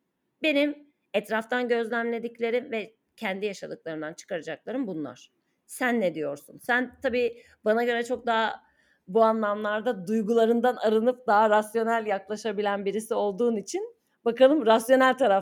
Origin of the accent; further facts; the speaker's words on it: Ankara, Turkey; Ben Ankaralıyım. Bizi dinleyenler zaten bilirler. Ve Ankara mütevaziliğin öğütlendiği yani mütevazi olmayanın sopalandığı bir yerdi ben büyürken.